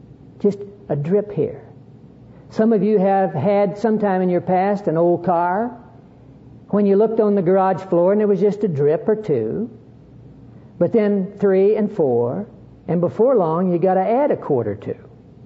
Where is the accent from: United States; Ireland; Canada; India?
United States; Hollis, Oklahoma; also born or lived in Dodsonville, Texas; I was born in Texas in a little town called Dodsonville, 1 mile from Oklahoma state line over to the west. When I was age 5, my parents moved over to Hollis, Oklahoma